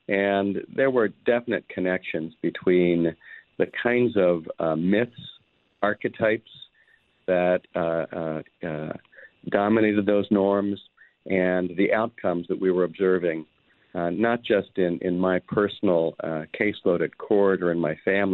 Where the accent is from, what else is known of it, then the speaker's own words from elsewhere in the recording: Delaware, United States; working as a counselor at the juvenile justice system in my home state of Delaware.